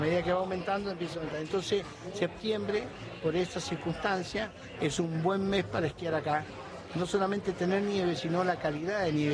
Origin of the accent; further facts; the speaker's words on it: Tunuyán, Mendoza, Argentina; now in Ushuaia, Argentina; Yo soy de Mendoza, exactamente de Tunuyán.